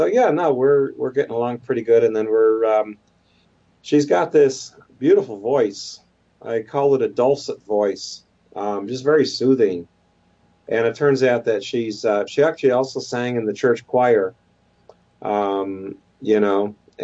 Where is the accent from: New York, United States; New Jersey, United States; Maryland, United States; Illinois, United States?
Illinois, United States; Hazel Crest; I grew up in Illinois. She's from Rockford. I grew up in a suburb of Chicago, Hazelcrest, and we just have a real Midwestern way of looking at things.